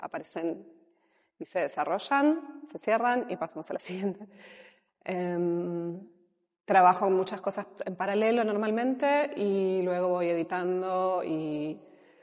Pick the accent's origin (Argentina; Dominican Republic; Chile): Argentina; now in Spain; Yo soy de Argentina. Siempre tuve mucha relación con el campo y con la naturaleza. Mi familia vive en la periferia de Buenos Aires. Pero desde hace ya casi 10 años vivo. Primero empecé viniendo puntualmente y ahora ya vivo oficialmente hace como unos 8 años aquí en el Valle de Ricote.